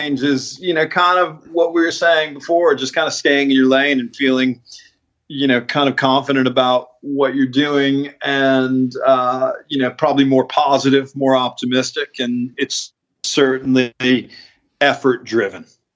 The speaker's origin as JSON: {"language": "English", "town": "Atlanta", "region": "Georgia", "country": "United States", "tie": "born or raised there", "also_born_or_lived": "Boston / Los Angeles", "moved": "as an adult", "said": "You know, for a kid growing up in Atlanta, like I got to Boston, man, I may as well have been on the moon."}